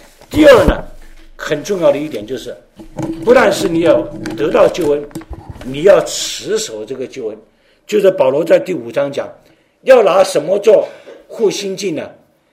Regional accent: China; 但是我们中国人你知道，我们最后一个移民的目标是哪里？天国

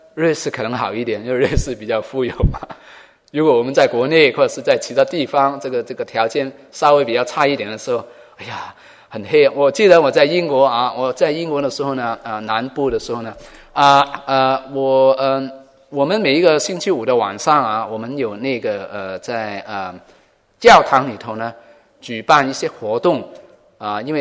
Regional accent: Hong Kong; 那个时候我还在香港，我老家是香港啊，

